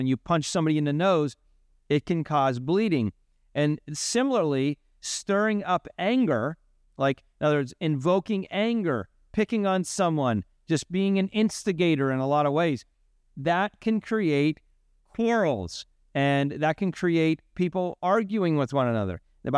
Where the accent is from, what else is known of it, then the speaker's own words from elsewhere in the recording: Pennsylvania, United States; I'm from Pennsylvania originally, now I live in South Florida